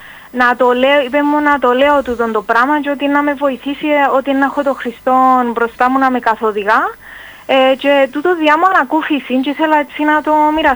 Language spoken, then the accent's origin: Greek; Nicosia, Nicosia District, Cyprus; από Λευκοσία.